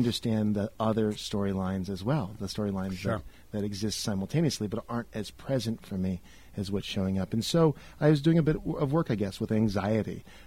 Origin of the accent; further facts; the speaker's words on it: San Francisco, California, United States; now in Los Angeles, United States; Yeah, I mean, I'm from San Francisco, so it's a very typical San Francisco Golden Gate Park